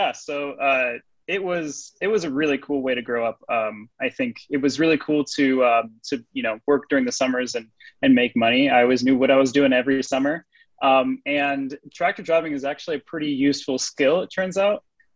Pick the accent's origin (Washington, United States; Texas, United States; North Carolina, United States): Washington, United States; Bow; I grew up in Bow, Washington, a pretty rural area.